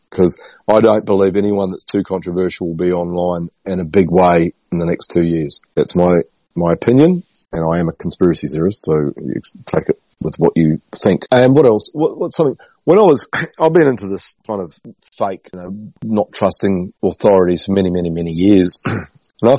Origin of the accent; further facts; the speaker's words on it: New Zealand; back growing up in New Zealand, we were allowed to, buy fireworks and blow things up.